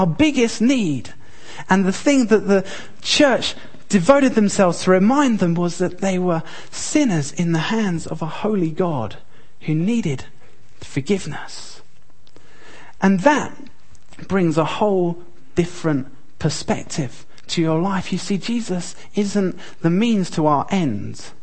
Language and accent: English; London, United Kingdom; I grew up in London and every day took the tube to school